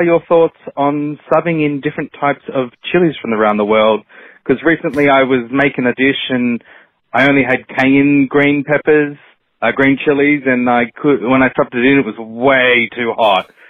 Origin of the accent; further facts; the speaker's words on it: Australia; I'm from Australia, long-time listener.